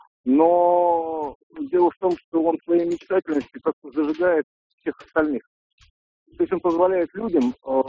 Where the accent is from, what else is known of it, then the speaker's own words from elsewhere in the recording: Samara, Samara Oblast, Russia; Я из Самары.